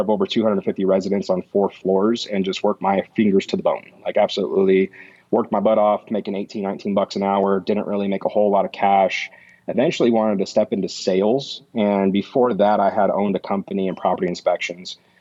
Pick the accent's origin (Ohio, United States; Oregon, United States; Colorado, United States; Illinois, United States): Colorado, United States; Pueblo; I mean, I like to bring up that I was born and raised in Pueblo, West Colorado. Pueblo kind of gets a bad rap here in the Colorado state.